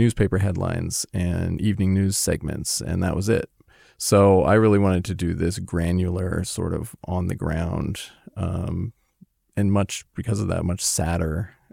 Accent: New York, United States; that is one of the fun things about, yeah, being a New Yorker walking down the street

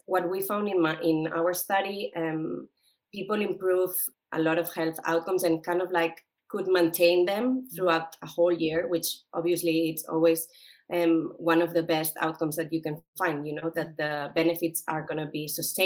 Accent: Barcelona, Catalonia, Spain; So yes, I'm from Barcelona, Spain.

